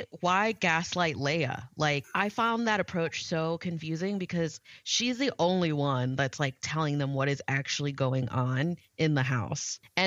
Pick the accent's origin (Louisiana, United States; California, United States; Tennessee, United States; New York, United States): California, United States; Hollywood; I grew up in Hollywood.